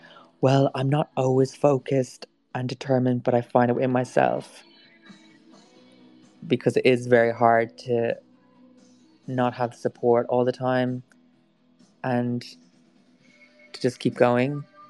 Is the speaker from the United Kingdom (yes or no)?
no; Ireland; we've never had any of this help as Irish artists or like being acknowledged by different cliques.